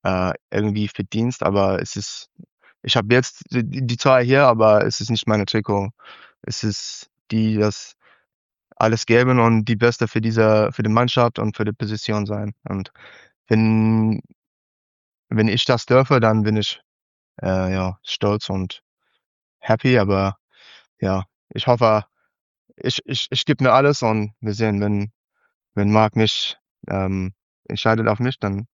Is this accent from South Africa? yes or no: yes; South Africa; German is a second language; now in Germany; Ja, ich bin in Südafrika geboren und aufgewachsen. Ich habe Rugby mit 12 angefangen. So ein bisschen spät für Südafrikaner.